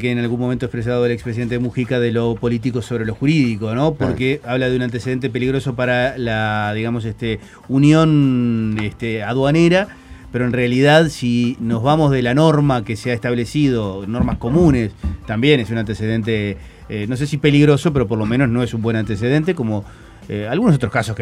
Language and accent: Spanish; Uruguay; como uruguayos, con el tamaño que tenemos, no hay derecho que acá en este país la gente se alimente mal.